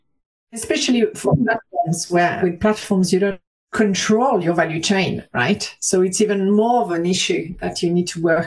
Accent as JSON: {"language": "English", "country": "Germany", "accent": "German", "second_language": "English", "said": "So, Dankeschön, Matthias and Mike, Michael, my German accent"}